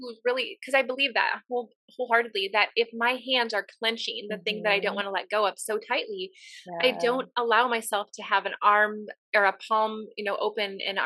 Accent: Midwest, United States; Is it because I grew up in the Midwest?

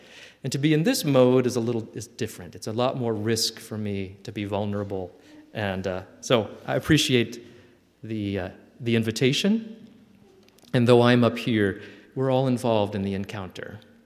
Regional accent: Grand Forks, North Dakota, United States; born there; And I was born there in December during a blizzard, you know.

